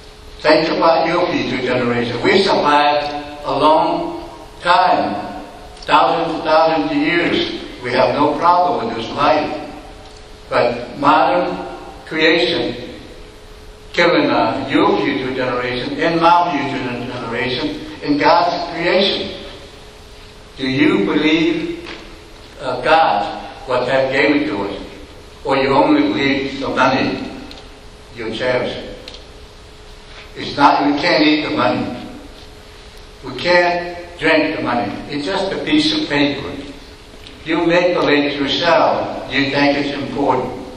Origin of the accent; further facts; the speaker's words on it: Florida, United States; I'm independent. I was born and raised in the Big Cypress Swamp area, and in the past, we've seen changes throughout Florida